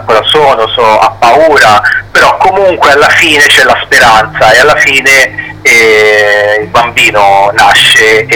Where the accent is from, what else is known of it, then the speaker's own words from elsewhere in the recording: Pisa, Tuscany, Italy; noi siamo di Pisa